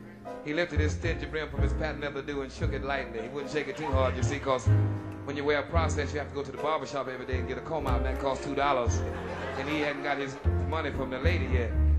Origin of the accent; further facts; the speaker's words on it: Chicago, Illinois, United States; born or raised there